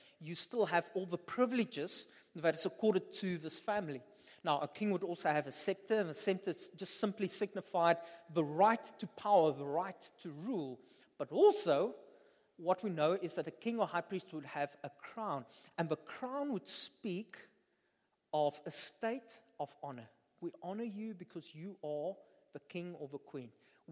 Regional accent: Upington, Northern Cape, South Africa; where I grew up in Upington, across us, there was an open field

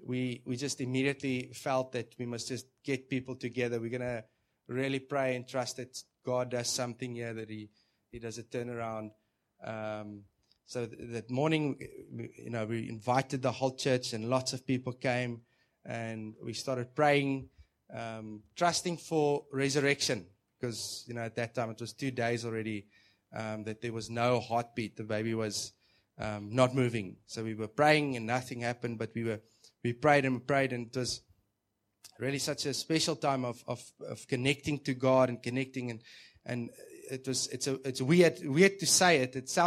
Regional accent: Rondebosch, Western Cape, South Africa; We're from Rondebosch. We've got a church. Who knows where Rondebosch is? If you don't know where Rondebosch is, do you know where Table Mountain is? Okay, that's where Rondebosch is, at the foot.

